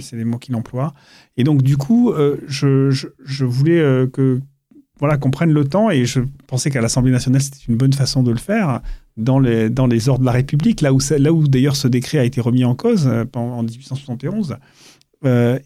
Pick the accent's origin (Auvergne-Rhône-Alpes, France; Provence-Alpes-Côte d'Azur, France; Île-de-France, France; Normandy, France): Provence-Alpes-Côte d'Azur, France; Marseille; born there; Moi, je suis né à Marseille, comme vous l'avez dit.